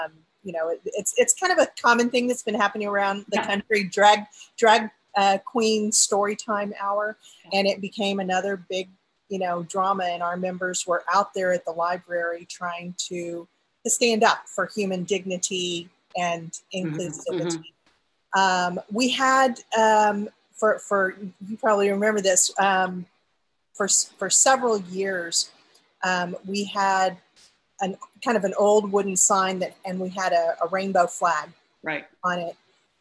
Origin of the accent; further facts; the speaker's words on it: Texas, United States; I grew up in the outside of Houston and Montgomery County, very conservative.